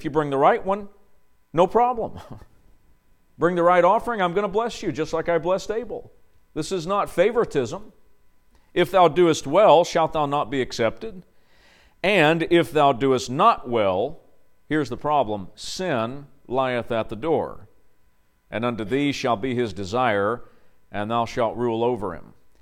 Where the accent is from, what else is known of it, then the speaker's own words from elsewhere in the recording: Tennessee, United States; Oh, by the way, I'm from Tennessee. I might sound like a Yankee, but don't hold that against me.